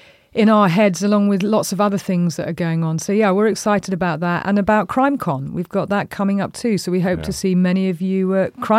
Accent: United Kingdom; certainly for me being British.

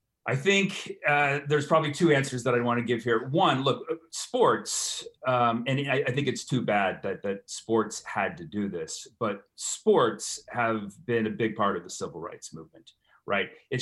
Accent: California, United States; I'm from the West Coast. I'm from California. And I did my undergraduate career at UCLA

